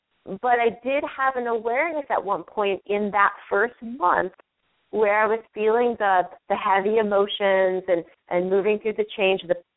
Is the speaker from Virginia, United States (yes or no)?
no; Connecticut, United States; born there; I was actually born in Connecticut. I was born on the East Coast, and I spent my summers on the farm in Maine where half my family lived.